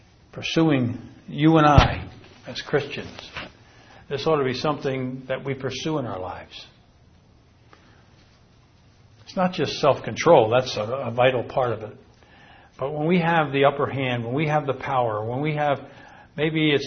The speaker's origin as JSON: {"language": "English", "town": "Philadelphia", "region": "Pennsylvania", "country": "United States", "tie": "born or raised there", "said": "I grew up in Philadelphia."}